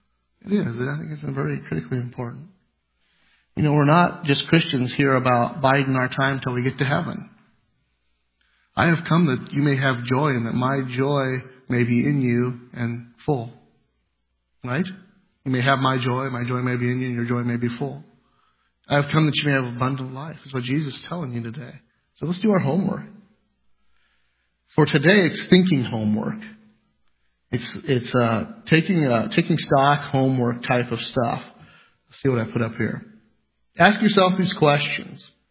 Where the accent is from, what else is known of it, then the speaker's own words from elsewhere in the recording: Iowa, United States; I said, "Well, I'm actually from Iowa, but I really meant it."